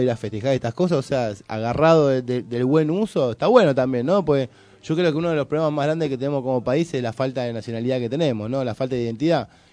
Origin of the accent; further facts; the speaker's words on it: Argentina; todos somos de acá nosotros, todos. O sea, hasta que no entendamos que somos argentinos